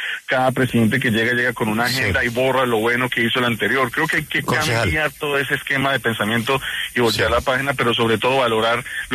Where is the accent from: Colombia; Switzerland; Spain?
Colombia; yo como colombiano en el exterior